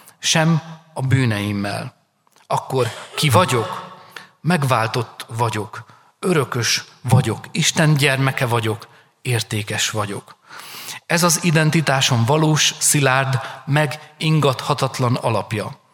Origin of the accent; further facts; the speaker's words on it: Szabolcs-Szatmár-Bereg, Hungary; Én a Szabolcs megyei kis zsákfaluból származó … aki Sárospatakon végezte a tanulmányait.